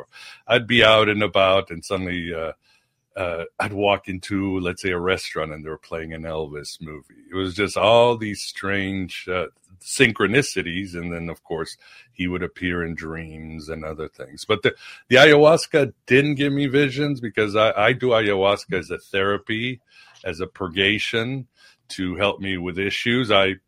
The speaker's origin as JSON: {"language": "English", "region": "Lisbon", "country": "Portugal", "tie": "born or raised there", "said": "I was in Portugal. I'm from Lisbon, Portugal. I was born there"}